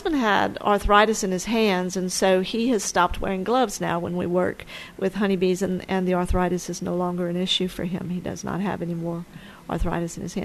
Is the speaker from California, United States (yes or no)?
no; Louisiana, United States; born and raised in Vermilion Parish. Graduated from Gaydon, taught at Kaplan High School for 30 years. So I've been in this area for a long time.